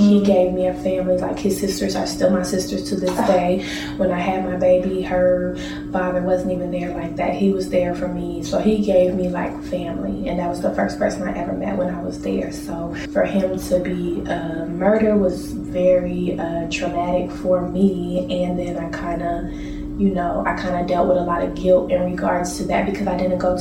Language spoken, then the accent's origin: English; Chicago, Illinois, United States; also born or lived in Champaign, Illinois; So mom moved us to Chicago about fifth grade. I did fifth through high school in Chicago because she had more opportunities.